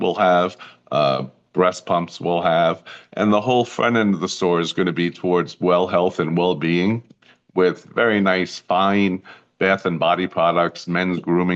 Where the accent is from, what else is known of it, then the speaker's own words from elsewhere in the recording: Queens, New York, United States; No, I didn't grow up out here. I spent a lot of time out here. I'm from Queens.